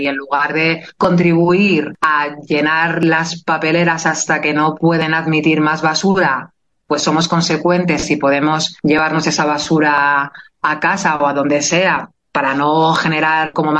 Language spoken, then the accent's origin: Spanish; Barcelona, Catalonia, Spain; moved away as an adult; now in Madrid, Spain; hace 9 años que vivo en Madrid, yo soy de Barcelona, y me trasladé aquí justamente como para estudiar.